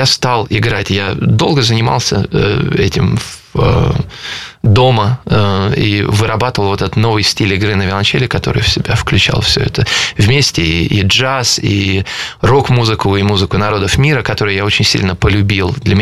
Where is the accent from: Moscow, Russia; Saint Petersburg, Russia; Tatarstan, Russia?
Saint Petersburg, Russia; я родился в Ленинграде, Петербурге, и с 5 лет я учился в школе десятилетки при консерватории на Театральной площади.